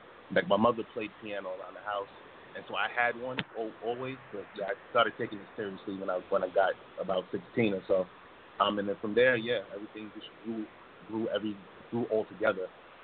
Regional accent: New York City, New York, United States; I'm from the Bronx, New York. I got to do the real hip-hop thing.

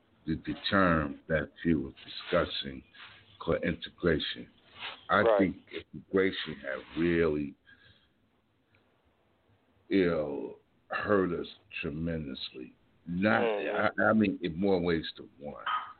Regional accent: Jersey City, New Jersey, United States; I grew up in a town called Jersey City, New Jersey.

